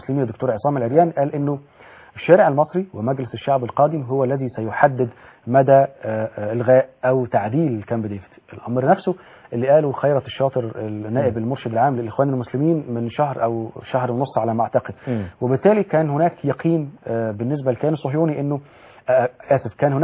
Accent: Egypt; تيقنا كمصريين وكعرب وكإسلاميين

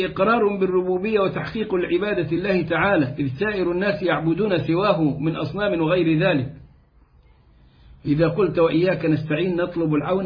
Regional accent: Egypt; اتعلموا الناس عندنا في مصر من الأفلام أنا بحبك أنا بعبدك

